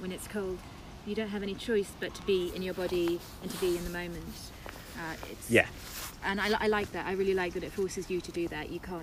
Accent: Wales, United Kingdom; I grew up in Wales.

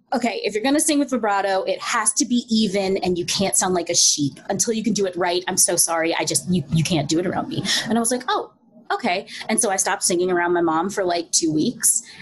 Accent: Columbia, Maryland, United States; Well, I grew up in Maryland, mostly in Maryland. My dad was in the Navy, so we moved around a bunch. But I always claim Columbia, Maryland as my home base.

